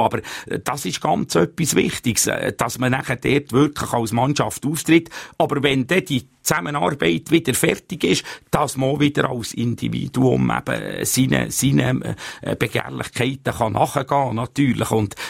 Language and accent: German; Bern, Switzerland; Klar, als Berner stehe ich dazu, das ist schade.